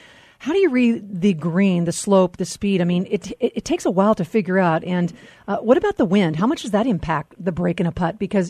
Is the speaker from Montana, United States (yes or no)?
yes; Montana, United States; we just returned from Big Sky, Montana, my home state